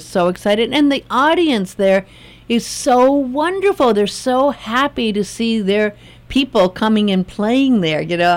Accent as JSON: {"language": "English", "town": "Los Angeles", "region": "California", "country": "United States", "tie": "born or raised there", "said": "I grew up in Hollywood in Los Angeles, where it was like one of the great places for music."}